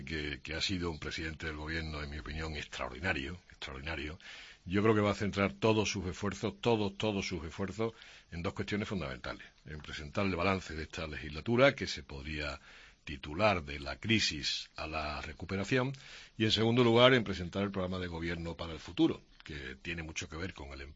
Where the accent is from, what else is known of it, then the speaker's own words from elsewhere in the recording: Andalusia, Spain; presidente del partido en Andalucía, tengo el pequeño honor de haber ganado unas elecciones autonómicas en mi tierra